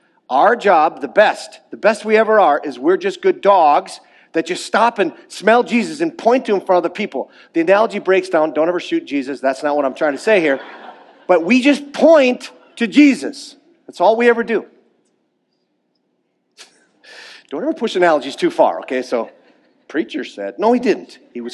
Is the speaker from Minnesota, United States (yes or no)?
yes; Minnesota, United States; That is what we'd call, where I'm from the Iron Range, we call that a heck of a deal.